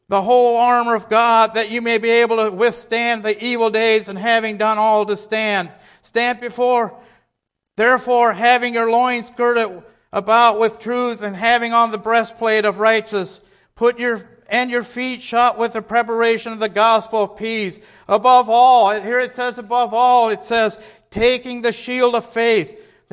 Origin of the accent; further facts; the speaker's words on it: United States; I was born and raised in Holmes County. Had a very good family, but they weren't spiritual.